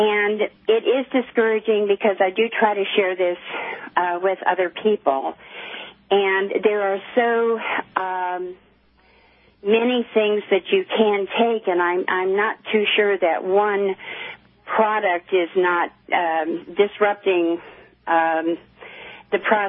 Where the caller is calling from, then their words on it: Fredericksburg, Texas, United States; I am calling you from Fredericksburg, Texas. I'm not too far from Perrier.